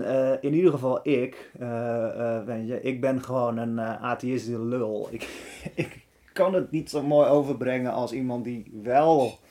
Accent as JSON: {"language": "Dutch", "country": "Netherlands", "said": "En omdat ik het als Nederlander vertel, kan ik het natuurlijk nooit 100% goed overbrengen."}